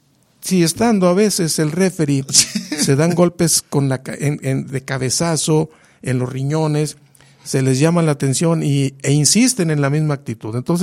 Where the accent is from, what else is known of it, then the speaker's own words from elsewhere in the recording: Poanas, Durango, Mexico; De Puanas, Durango, un pueblito que se llama Damián Carmona.